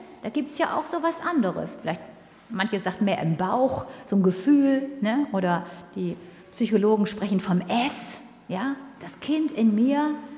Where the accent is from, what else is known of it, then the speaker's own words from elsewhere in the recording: Northern Germany, Germany; Ich komme ja aus Norddeutschland, manche hören das vielleicht.